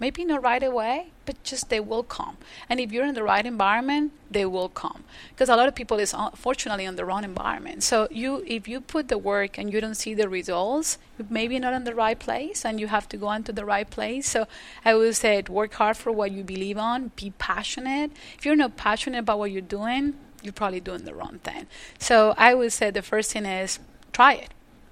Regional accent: Medellín, Antioquia, Colombia; English is a second language; now in Victoria, Canada; You know, I grew up in Colombia in the 80s

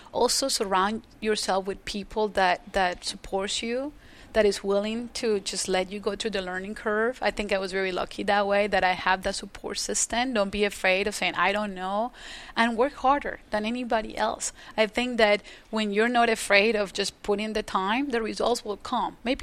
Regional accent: Medellín, Antioquia, Colombia; English is a second language; now in Victoria, Canada; You know, I grew up in Colombia in the 80s

